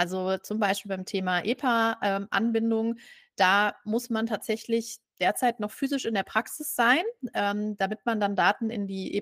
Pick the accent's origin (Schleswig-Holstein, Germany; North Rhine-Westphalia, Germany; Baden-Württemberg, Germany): North Rhine-Westphalia, Germany; Ich bin ja auch aus NRW, nicht ganz die Dortmund-Ecke